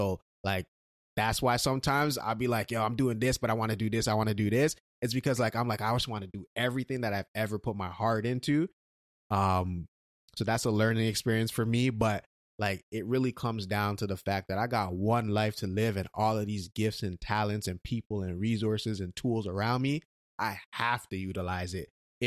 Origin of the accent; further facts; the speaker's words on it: Canada; born there; my parents are immigrants, so they went through a lot just to get here. And I could have been born in Nigeria, but I was born in Canada